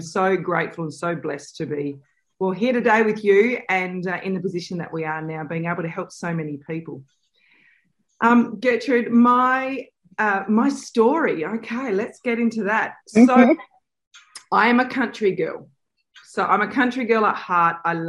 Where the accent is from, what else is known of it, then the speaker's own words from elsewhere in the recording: Perth, Western Australia, Australia; I am from Perth, Western Australia.